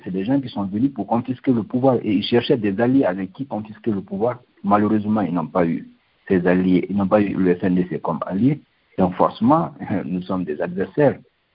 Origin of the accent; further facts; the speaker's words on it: Guinea; moved away as an adult; Je suis sorti de la Guinée depuis Je crois le 3 décembre 2022, donc ça fait plus d'un an que je suis hors de la Guinée maintenant.